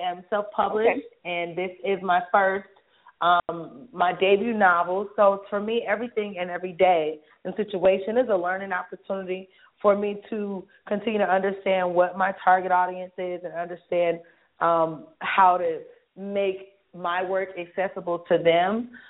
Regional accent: Detroit, Michigan, United States; I grew up in Detroit, and I looked up to all these amazing people

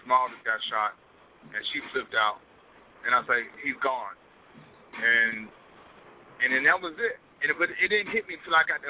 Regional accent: Ohio, United States; now in Texas; And it's just, and we in Texas, and I'm from Ohio, we in Texas, we got no family there

